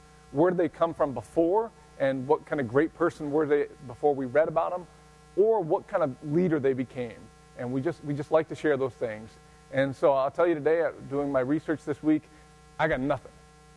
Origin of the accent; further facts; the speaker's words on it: Arizona, United States; And I grew up in Arizona, so surprise, surprise, the drum set never was loud inside the house.